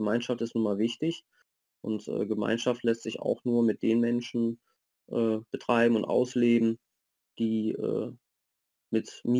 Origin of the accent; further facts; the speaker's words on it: North Rhine-Westphalia, Germany; wir kommen aus dem Rhein-Sieg-Kreis